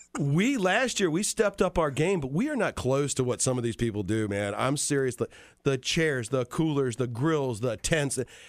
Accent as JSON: {"language": "English", "region": "East Coast", "country": "United States", "said": "Even though I'm from the East Coast, I like more of your West Coast rap"}